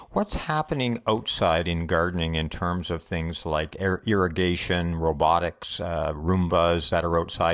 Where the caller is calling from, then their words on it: Hamilton, Ontario, Canada; And I'm recording this from Hamilton